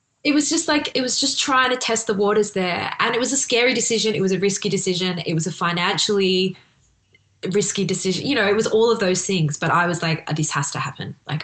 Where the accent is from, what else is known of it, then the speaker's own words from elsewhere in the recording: Wales, United Kingdom; And then my mum was born in Wales. So I feel, and I grew up, I spent a lot of my childhood in Wales.